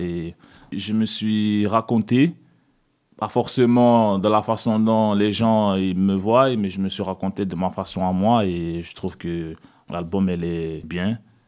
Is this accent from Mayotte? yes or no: yes; Mayotte; now in France; Je viens de Mayotte, l'île au parfum. Ça fait un petit moment que je suis en France.